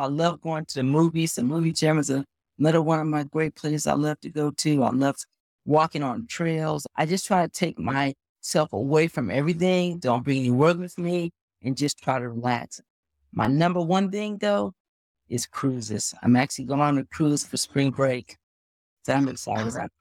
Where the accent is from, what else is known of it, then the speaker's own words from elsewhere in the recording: Louisiana, United States; I would love to go back to my hometown of Louisiana and help rebuild. the area where we lived.